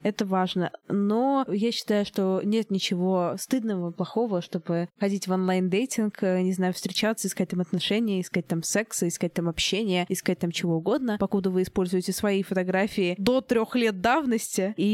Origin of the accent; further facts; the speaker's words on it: London, United Kingdom; я из Лондона.